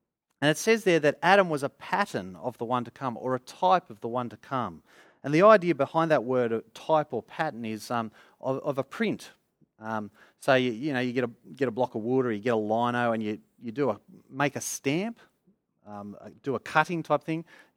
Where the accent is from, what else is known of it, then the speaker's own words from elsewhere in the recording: Australia; And yet I grew up in Australia because of their decision, because of their choice.